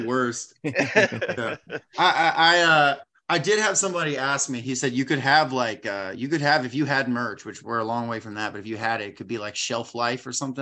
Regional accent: Tennessee, United States; I grew up in Tennessee for a long time, and people would always say stuff along times of like, oh, Tennessee, all the hills and stuff. Well, I'm from Middle Tennessee is the problem.

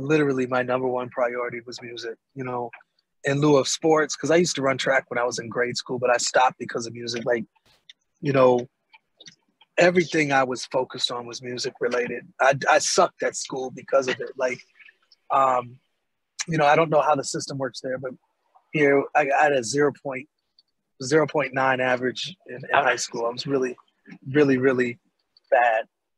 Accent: Milwaukee, Wisconsin, United States; also born or lived in Tennessee; Yeah, I was born in Milwaukee, Wisconsin, which is the Midwest here in the United States.

